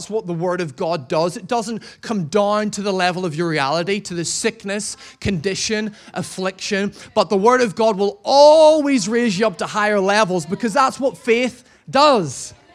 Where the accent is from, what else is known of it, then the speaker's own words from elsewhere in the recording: United Kingdom; It's who we are as British people.